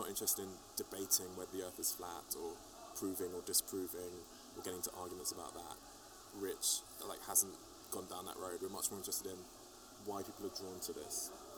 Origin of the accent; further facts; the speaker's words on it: England, United Kingdom; us being English has helped, actually, often, you know, they're interested in us too, because we're from England and we come from a different culture